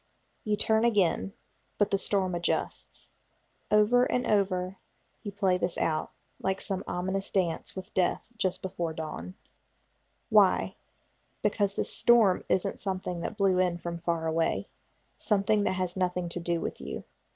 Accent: Southeastern United States, United States; accent: southern; If it's not obvious by my accent, I'm from the southeastern United States. I have lived in most of the southern states, and I've been here all my life, so I'm very southern

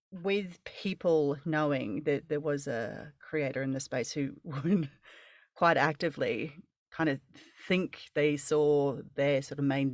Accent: New Zealand; Originally, I'm from New Zealand.

